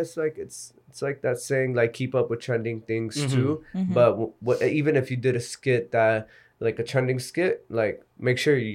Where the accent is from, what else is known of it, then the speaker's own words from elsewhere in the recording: Houston, Texas, United States; because I'm from Houston, like Texas.